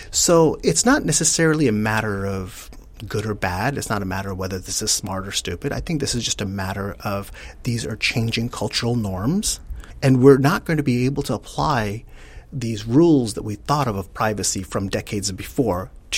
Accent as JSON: {"language": "English", "town": "New York City", "region": "New York", "country": "United States", "tie": "born or raised there", "said": "I grew up in Coney Island on the edge of New York City."}